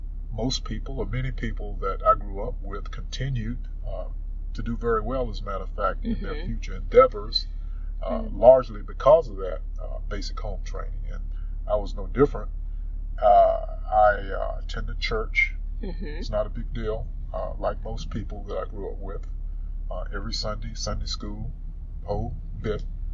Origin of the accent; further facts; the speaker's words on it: Rocky Mount, North Carolina, United States; I'm one of the few people in these groups from North Carolina. But I grew up in Rocky Mount a number of years ago.